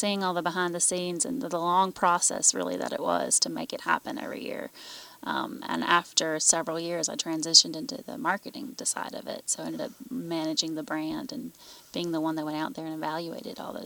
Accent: Connecticut, United States; moved away as an adult; now in South Carolina, United States; Yeah, that's right. I grew up in Connecticut.

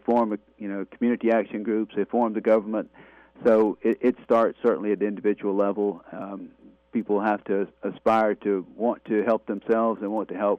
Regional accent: United States; Well, I grew up in Lawrence County, not far from where we are right now.

